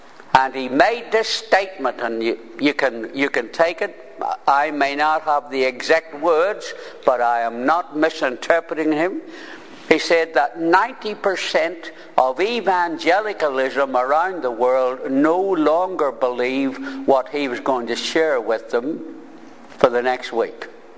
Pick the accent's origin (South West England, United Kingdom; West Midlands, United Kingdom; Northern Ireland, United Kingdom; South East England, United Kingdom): Northern Ireland, United Kingdom; Because as an Ulsterman, you'd be flat in your back.